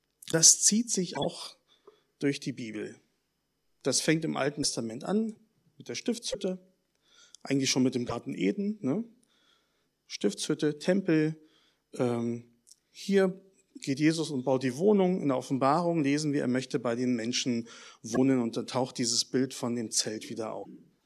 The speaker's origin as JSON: {"language": "German", "region": "Berlin", "country": "Germany", "said": "Ich komme aus Berlin, schon mal erwähnt."}